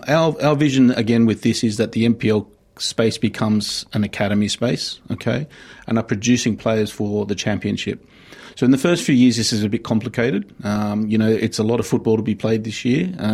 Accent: New South Wales, Australia; I was born in Australia, but we grew up on the Central Coast

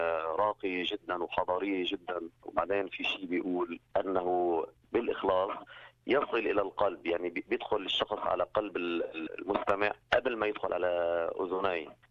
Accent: Lebanon; now in Australia; حقيقة هو أنا لبناني طبعا

